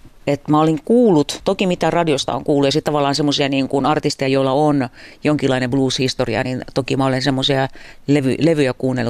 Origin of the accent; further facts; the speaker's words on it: Juva, South Savo, Finland; Mä olen maaseudulta kotoisin, tuolta Juvalta